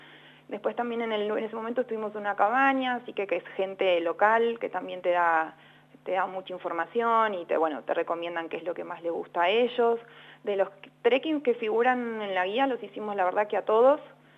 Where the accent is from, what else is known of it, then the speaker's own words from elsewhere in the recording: Buenos Aires, Argentina; los que estamos vivimos en la ciudad, yo que soy de Buenos Aires